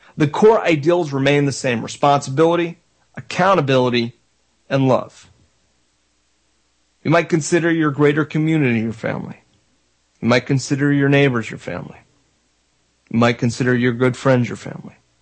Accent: Florida, United States; I grew up in South Florida. My parents are New Yorkers.

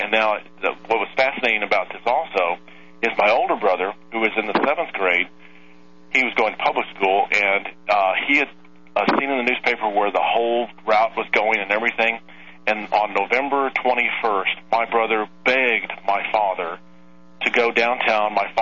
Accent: Dallas, Texas, United States; I grew up in Dallas and the suburb of Irving.

